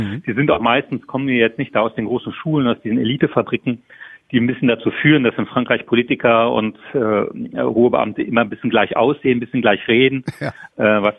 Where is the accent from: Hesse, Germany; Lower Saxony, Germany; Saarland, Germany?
Saarland, Germany; im Sauerland oder wo ich herkomme, im Saarland